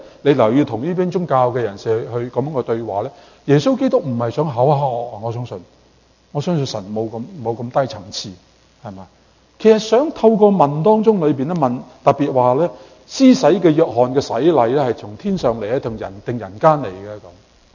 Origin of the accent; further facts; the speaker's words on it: Canada; 等于我们加拿大人讲话呢，学习原来是终身的学习嘛